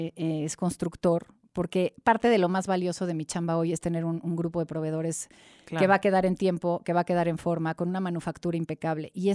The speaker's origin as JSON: {"language": "Spanish", "region": "Mexico City", "country": "Mexico", "tie": "born or raised there", "said": "Nosotros crecimos en San Ángel."}